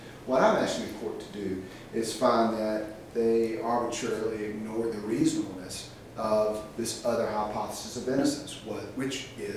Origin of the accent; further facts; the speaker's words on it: Lynchburg, Virginia, United States; I'm from Lynchburg